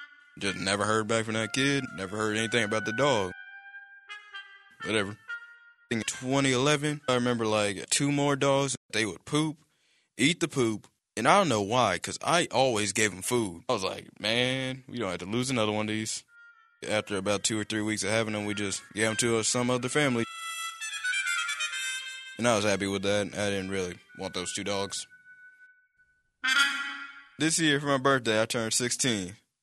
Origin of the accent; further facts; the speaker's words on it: Dayton, Ohio, United States; I'm 16, born and raised in Dayton, Ohio.